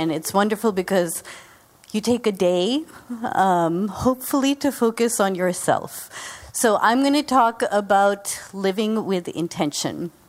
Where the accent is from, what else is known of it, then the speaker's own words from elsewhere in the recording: Lincoln, Massachusetts, United States; So I grew up actually here in Boston, grew up in Lincoln, Massachusetts.